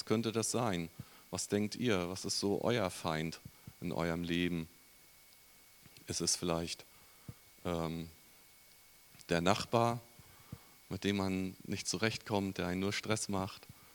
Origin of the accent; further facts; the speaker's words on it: Wismar, Mecklenburg-Vorpommern, Germany; born there; im Juni 1969 geboren worden und viele denken vielleicht in Schwerin. Nein, ich bin ein Ostseekind. Ich bin in Wismar geboren.